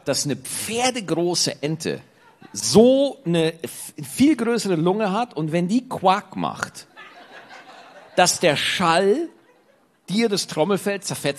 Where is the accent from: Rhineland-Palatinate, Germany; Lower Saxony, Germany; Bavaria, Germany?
Bavaria, Germany; wenn man so Dialektsprache hat, zum Beispiel bei uns in Bayern gibt's ja heute Glückster Futzen